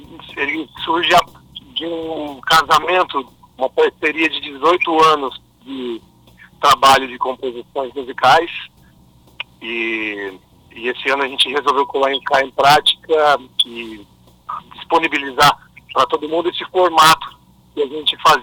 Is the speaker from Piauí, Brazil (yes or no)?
no; Ribeirão Preto, São Paulo, Brazil; moved away as an adult; Somos de Ribeirão Preto.